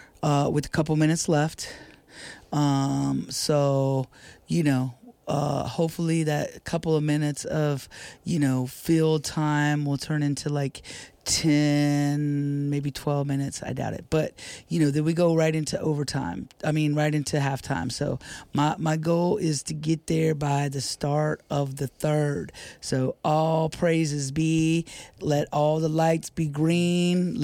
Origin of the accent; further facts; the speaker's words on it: Indiana, United States; And Tina, all the way from my home state of Indiana, my high school buddy.